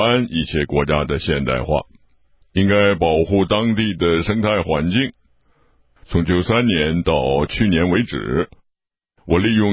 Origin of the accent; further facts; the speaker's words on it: China; 我不想离开自己的祖国，因为毕竟是在中国做事情，而我是个中国人